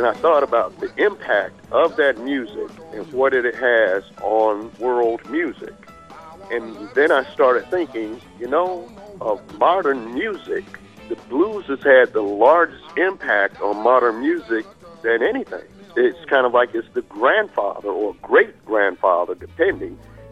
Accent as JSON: {"language": "English", "town": "Athens", "region": "Georgia", "country": "United States", "said": "The blues is something I grew up with. I'm from Georgia, Athens, Georgia."}